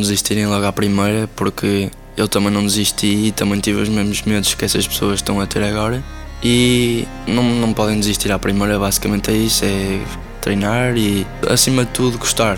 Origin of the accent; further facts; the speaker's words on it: Leça da Palmeira, Porto, Portugal; voltar a ver a minha praia de onde eu nasci, onde eu cresci. E basicamente, Leça, para mim, a parte da praia é uma casa.